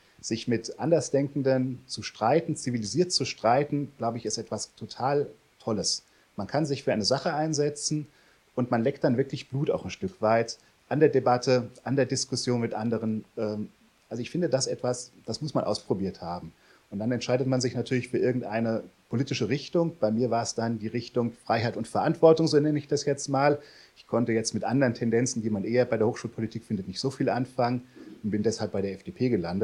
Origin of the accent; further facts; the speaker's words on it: Rüsselsheim, Hesse, Germany; born there; also born or lived in Königstädten / Nauheim; in Rüsselsheim geboren, lange Zeit in Königstetten gewohnt, dann in Nauheim und jetzt endgültig in Kelsterbach angekommen. Also ich bin nicht sehr weit gereist, nur im Kreis herumgereist.